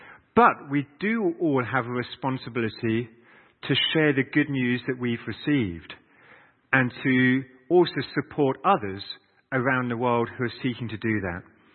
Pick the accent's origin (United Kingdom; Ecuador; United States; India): United Kingdom; South West England; I grew up in North Devon. There were quite a lot of sheep around.